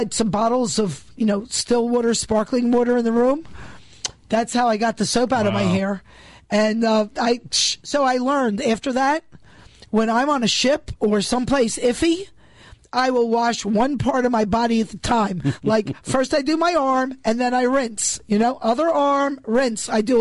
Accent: New York City, New York, United States; I grew up in New York City. We had summertime water shortages.

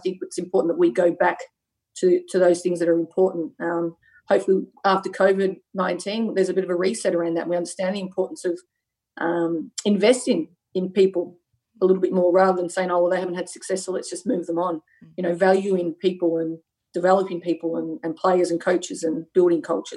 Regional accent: Australia; I don't think anybody knows I was from Australia because I'd always said from LSU. So as a first Australian there

